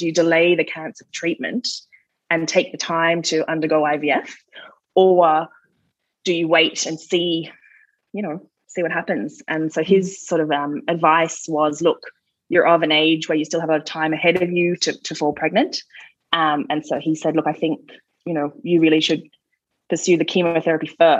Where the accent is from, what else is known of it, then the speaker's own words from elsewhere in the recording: Australia; moved away as an adult; now in Ireland; So I'm Australian, obviously. I'm a school teacher, and we moved here in 2016.